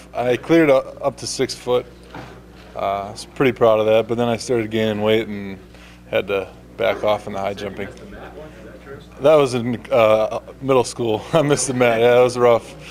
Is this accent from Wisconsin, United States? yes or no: yes; Wisconsin, United States; I grew up in Wisconsin, and obviously Michigan's very close by.